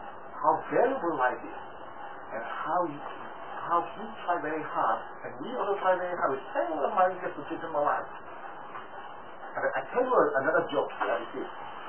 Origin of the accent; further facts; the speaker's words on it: Australia; because I am Australian